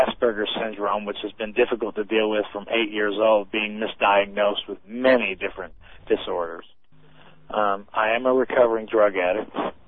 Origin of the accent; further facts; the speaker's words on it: Charlestown, Indiana, United States; Now, I grew up in a town called Charlestown, Indiana